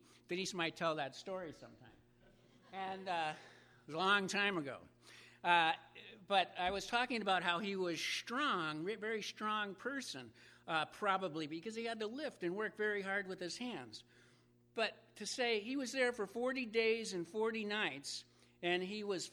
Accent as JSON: {"language": "English", "town": "Longmeadow", "region": "Massachusetts", "country": "United States", "tie": "born or raised there", "said": "I grew up in Long Meadow, so it was a little bit more than an hour drive up to Quabbin."}